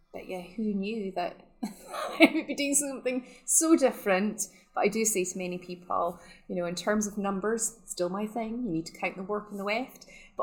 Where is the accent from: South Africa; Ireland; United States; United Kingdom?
United Kingdom; Scotland; super young, and we've been here forever. So yeah, it is home.